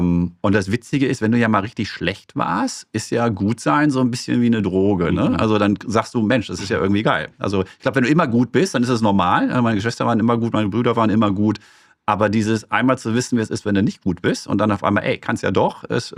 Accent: Herten, North Rhine-Westphalia, Germany; also born or lived in Herne; Ich bin Kind des Ruhrgebiet. Ich bin wirklich in Herten groß geworden und in Herne geboren. Das ist schon echt nicht schön.

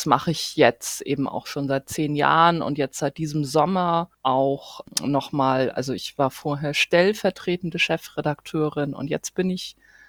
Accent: Flensburg, Schleswig-Holstein, Germany; now in Hamburg, Germany; Ich lebe in Hamburg. Ich komme eigentlich aus Flensburg, lebe allerdings schon sehr, sehr lange in Hamburg.

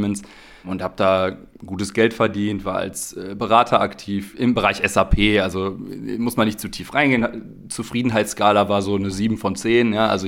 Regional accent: North Rhine-Westphalia, Germany; Ja, ich bin Westfale, ja, habe es auch immer schön gefunden in NRW und in der Nähe von Dortmund.

